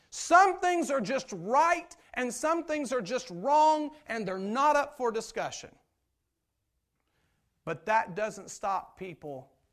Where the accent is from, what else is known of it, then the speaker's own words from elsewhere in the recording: United States; I'm a Christian first, then I'm an American.